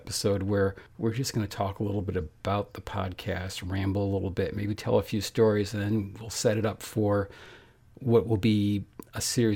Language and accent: English; Canada; now in United States; we are both Canadian Americans, which is a phrase you rarely hear.